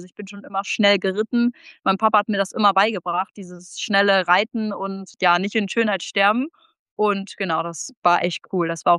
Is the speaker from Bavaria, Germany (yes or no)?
no; Bad Zwischenahn, Lower Saxony, Germany; Also ich bin 18 Jahre alt, ich komme aus Bad Zwischenahn